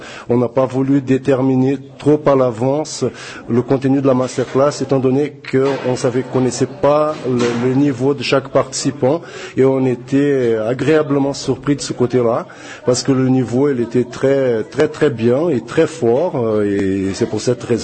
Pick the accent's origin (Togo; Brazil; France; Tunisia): Brazil; Porto Alegre, Rio Grande do Sul; moi, je suis originaire du sud du Brésil, de Porto Alegre.